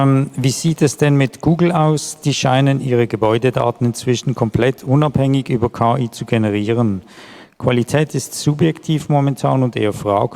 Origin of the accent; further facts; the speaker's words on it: Switzerland; accent: Swiss German; Mein Schweizer Dialekt vielleicht.